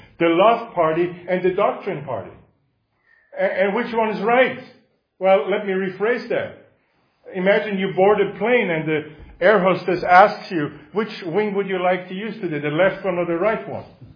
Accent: Linz, Upper Austria, Austria; So I was walking in my hometown of Linz many years ago in Austria.

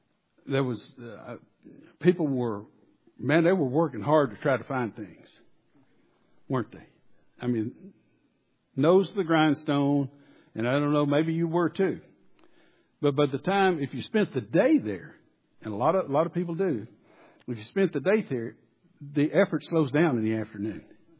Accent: Arkansas, United States; born or raised there; now in Salt Lake City, United States

